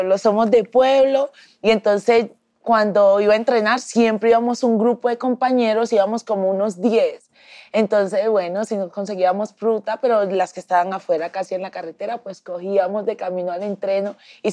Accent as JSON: {"language": "Spanish", "region": "Antioquia", "country": "Colombia", "said": "pues todo el mundo sabe, soy del Urabá antioqueño"}